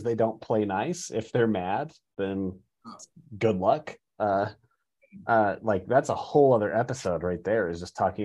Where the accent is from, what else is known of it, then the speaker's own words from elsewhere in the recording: Ogden, Utah, United States; also born or lived in Italy; now in Logan, United States; Yeah, I have lived in almost my entire life in Utah. Was born in Ogden, grew up in there, but have lived now for the last 15 years in a town called Logan. So I call Logan home.